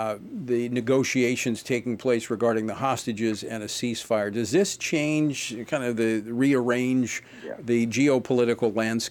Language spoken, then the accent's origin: English; Baton Rouge, Louisiana, United States; In my hometown of Baton Rouge, one man is stepping up to make a difference.